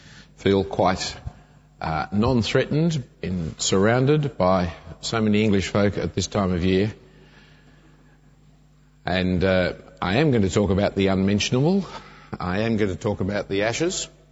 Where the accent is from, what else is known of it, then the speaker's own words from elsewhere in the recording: Australia; Being an Australian, I couldn't think of four headings, so I repeated why twice.